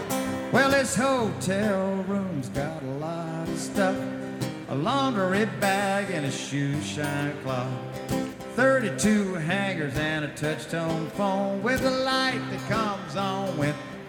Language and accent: English; Mississippi, United States; But we're both from Mississippi, and two Mississippians and a beach ball is about all you want to handle back there.